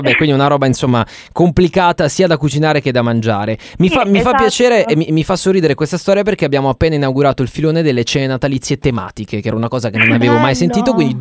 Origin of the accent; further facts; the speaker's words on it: Taranto, Apulia, Italy; now in Milan, Italy; noi vi parliamo da Milano, Giulia è del nord, di Parma, io sono di Taranto, quindi sono pugliese